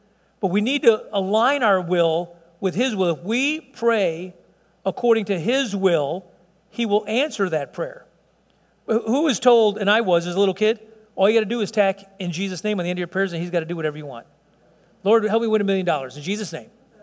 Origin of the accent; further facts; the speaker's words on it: Chicago, Illinois, United States; I like to call it buffet because I'm from Chicago.